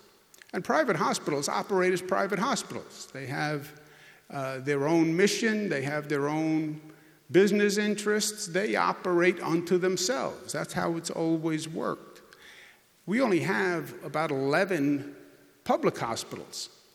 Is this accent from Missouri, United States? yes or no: no; Queens, New York, United States; I'm a child of an outer borough. I'm from Queens.